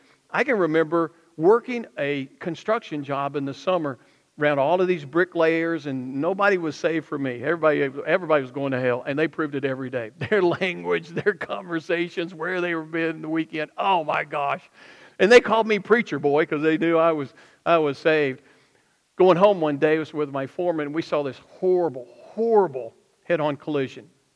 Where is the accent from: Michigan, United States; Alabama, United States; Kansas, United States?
Alabama, United States; accent: Alabama redneck backwoods; I would start talking like I grew up in Alabama and stayed in Alabama. I used to have a very strong accent, by the way, and God has cured me of that. But I'm talking about an Alabama redneck backwoods accent.